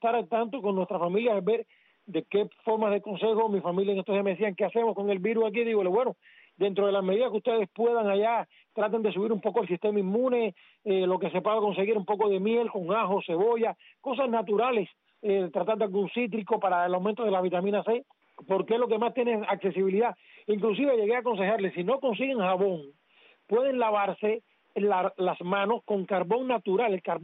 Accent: Cuba; now in Miami, United States; casi todos los que venimos de Cuba tenemos un familiar en Cuba

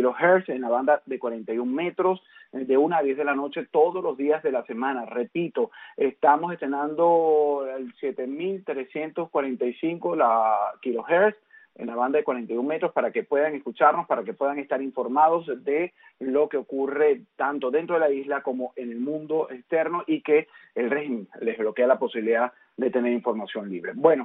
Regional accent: Venezuela; mi país natal, Venezuela.

